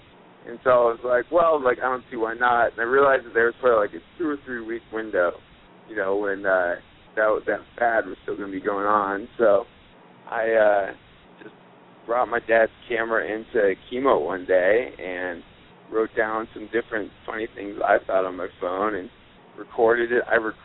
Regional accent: Aurora, Colorado, United States; I am from Aurora, Colorado.

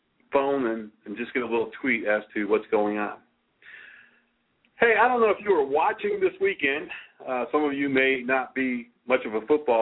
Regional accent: New England, United States; I'm from New England, so of course, you know, hey, yeah, I gotta watch, you know, gotta watch the Patriots

